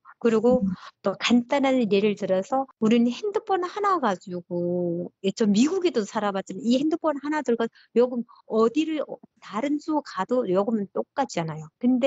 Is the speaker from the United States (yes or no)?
no; North Korea; accent: North Korean; now in South Korea; 제가 북한 사투리가 나왔나 봐요.